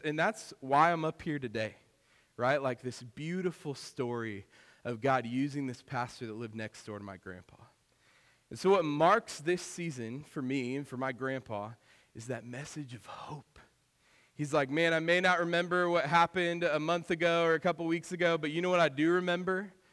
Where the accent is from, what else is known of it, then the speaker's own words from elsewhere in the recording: Kansas City, Missouri, United States; now in Pittsburgh, United States; I grew up in Kansas City, so moving to Pittsburgh sort of like, oh, Pittsburgh, it feels like a small town.